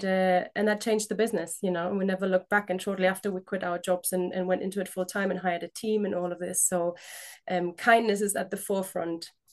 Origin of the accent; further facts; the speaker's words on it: Germany; English is a second language; moved away as an adult; now in United Kingdom; For anyone who's trying to figure out my accent, I'm German. and I guess that's where it started. I came to the UK about 12 years ago now